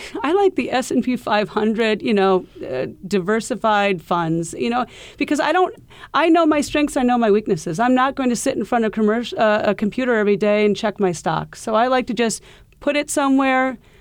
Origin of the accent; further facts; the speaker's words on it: Iowa, United States; I grew up in an English household and it was impolite to talk about money. So, and we grew up in Iowa, so we didn't have Wall Street down the block.